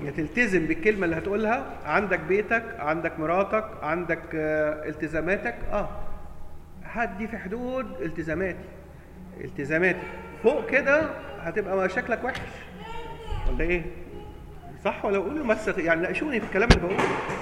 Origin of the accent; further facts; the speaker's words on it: Egypt; يعني لما يجي حد مثلا في المشكله الاقتصاديه عندنا في مصر ويكلمني